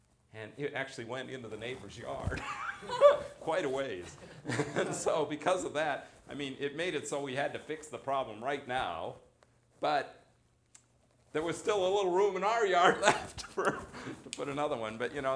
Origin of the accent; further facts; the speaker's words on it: Alaska, United States; I mean, I grew up in Alaska, and we had a septic system there.